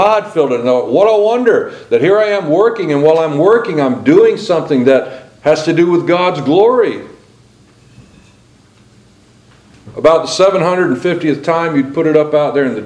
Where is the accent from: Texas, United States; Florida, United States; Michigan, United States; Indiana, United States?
Florida, United States; born there; And I was born in North Florida, which folks sometimes refer to as more like South Georgia, because North Florida, particularly when I was coming up as a boy, is a whole different strata, okay?